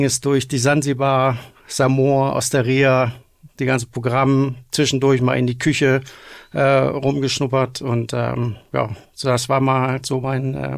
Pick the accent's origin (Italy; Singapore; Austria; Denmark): Denmark; moved away as an adult; now in Germany; Ja, ich bin gebürtiger Däne und bin an meinen 18. Geburtstag, habe ich meine Sachen gepackt.